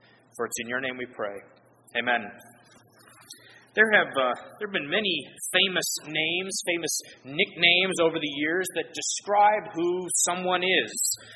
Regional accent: Atlanta, Georgia, United States; born there; Even though I was born in Atlanta, which is not anywhere near water

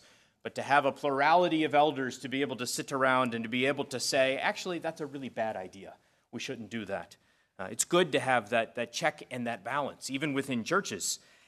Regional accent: Wisconsin, United States; now in Virginia, United States; I myself didn't grow up in Virginia. I grew up in Wisconsin, but I love Virginia

